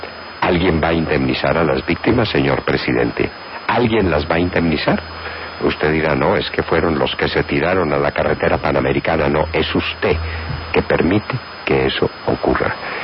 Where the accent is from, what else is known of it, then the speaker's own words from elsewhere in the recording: Colombia; lo que somos todos los colombianos, mestizos.